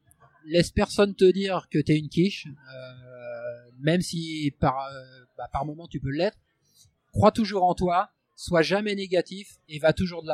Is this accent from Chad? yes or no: no; Poland; Et je suis pas Breton, moi, je suis polonais.